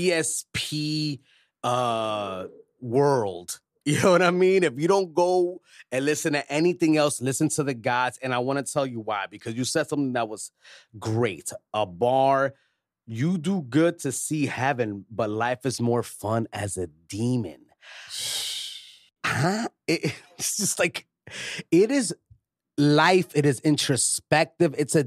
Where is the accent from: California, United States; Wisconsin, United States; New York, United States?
New York, United States; My dudes from Harlem wasn't ready, man. I'm from Harlem.